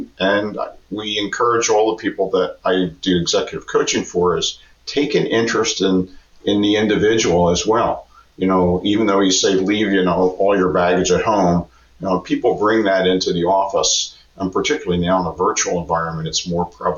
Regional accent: Philadelphia, Pennsylvania, United States; Born and raised in Pennsylvania area in Philadelphia

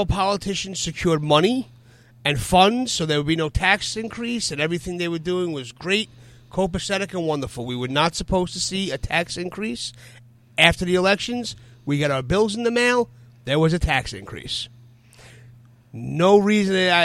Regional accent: Monroe, New York, United States; The residents of my hometown of Monroe, New York, were promised no new taxes for this upcoming school year.

